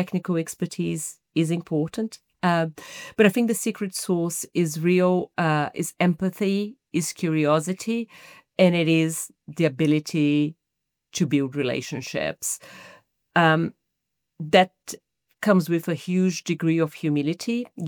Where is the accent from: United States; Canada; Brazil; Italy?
Brazil; English is a second language; now in United Kingdom; As you can pick up from the accent, I'm not a native English speaker. I'm originally from Brazil.